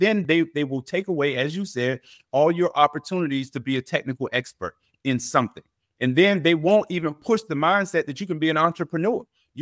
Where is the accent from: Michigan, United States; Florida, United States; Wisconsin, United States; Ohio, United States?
Florida, United States; Well, listen, I'm from Florida.